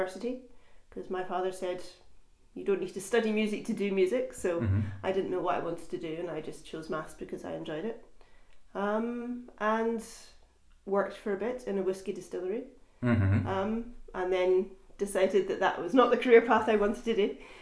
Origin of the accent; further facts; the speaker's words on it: Scotland, United Kingdom; now in Freiburg, Germany; I was brought up in Scotland.